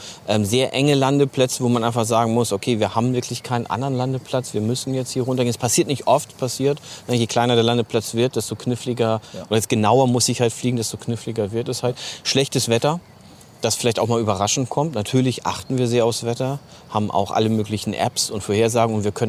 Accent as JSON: {"language": "German", "region": "Hamburg", "country": "Germany", "tie": "born or raised there", "said": "Ich bin jetzt gerade 50 Jahre alt geworden dieses Jahr. Bin gebürtiger Hamburger."}